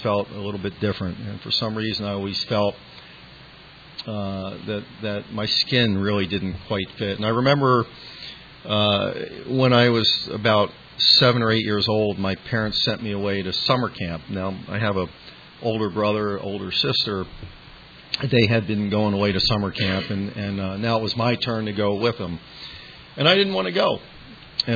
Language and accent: English; Washington, District of Columbia, United States; I grew up in Washington, D.C., or the suburbs of D.C. I'm the youngest of three kids. I grew up in a middle-class family. I grew up in the suburbs.